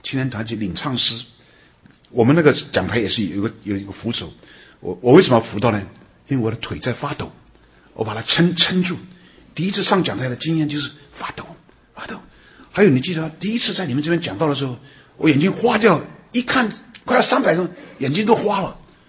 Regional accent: Yiwu, Zhejiang, China; 那我的辈分是守之辈，在我们浙江义乌乡下啊，好多守之辈

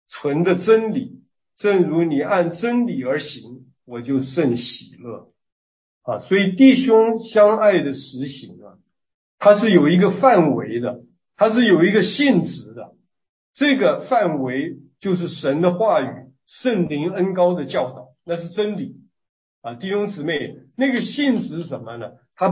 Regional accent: China; 我们在北美生活，有时候会碰见一些西国的弟兄姊妹，就是我们中国人讲老外他们呢是讲英文的

